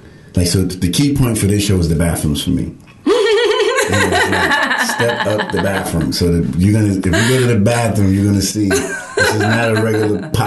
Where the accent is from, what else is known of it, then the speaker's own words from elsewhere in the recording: Bronx, New York, United States; And then I did it in the South Bronx, which is my hometown, because I just felt like, one, I wanted to bring something back home